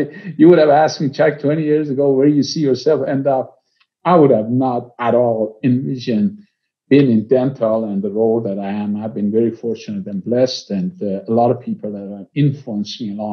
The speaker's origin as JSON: {"language": "English", "region": "Tehran Province", "country": "Iran", "tie": "born or raised there", "said": "So I'm Iranian. I was born in Iran, a suburb of Tehran."}